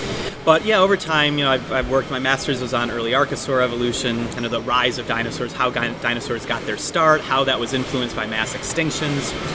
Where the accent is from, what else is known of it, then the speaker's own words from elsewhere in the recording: Chicago, Illinois, United States; now in United Kingdom; I'm working on the Scottish accent, but I'm from the U.S. I grew up around Chicago. And did an undergrad degree in Chicago.